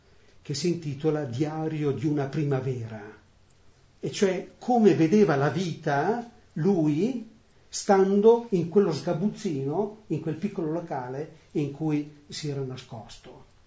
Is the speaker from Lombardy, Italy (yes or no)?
yes; Castel Goffredo, Lombardy, Italy; una foto di Castelvaffredo. non soltanto, come dire, per l'amore che ho ancora nei confronti del mio paese.